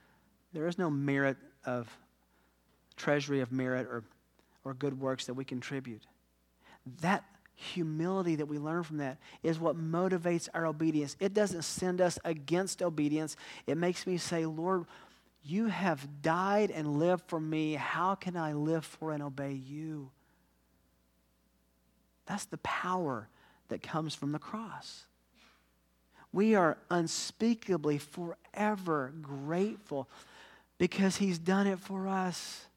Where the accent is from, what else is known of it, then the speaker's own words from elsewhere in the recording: Tennessee, United States; I'm from Tennessee. English is technically my second language.